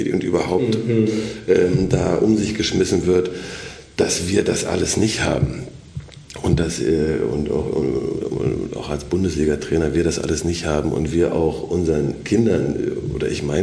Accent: Potsdam, Brandenburg, Germany; ich habe auf Schotter angefangen, in Potsdam, ich komme aus Potsdam.

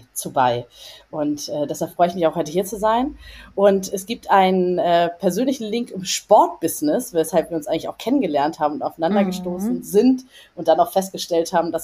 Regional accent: Hamburg, Germany; Ich komme aus Hamburg, bin hier geboren und aufgewachsen, obwohl ich sehr, sehr gerne auch verreise.

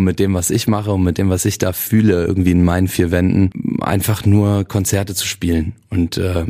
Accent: Rhineland, Germany; ich bin Musiker, ich bin im Rheinland aufgewachsen und hier gehöre ich auch hin.

